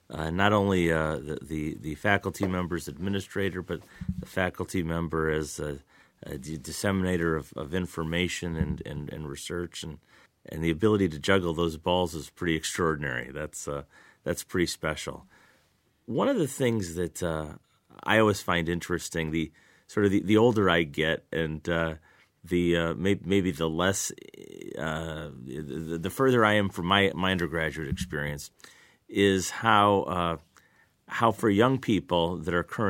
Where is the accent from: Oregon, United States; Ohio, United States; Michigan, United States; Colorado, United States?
Michigan, United States; Lansing; So in my experience, I grew up in Lansing, did my undergraduate work here at Michigan State, went away to law school briefly, but then came back and have really been at MSU ever since.